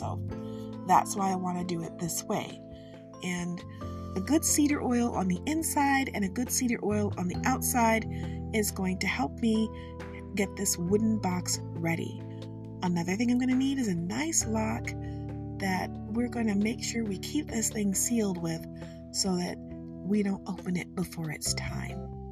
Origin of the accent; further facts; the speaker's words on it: Michigan, United States; I'm from Michigan. I love Michigan. I'm made of the things from Michigan.